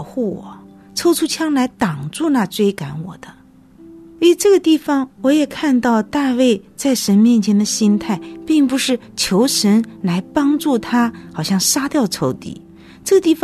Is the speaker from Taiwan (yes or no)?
no; South China, China; 可能是因为我作为南方人又是姊妹的缘故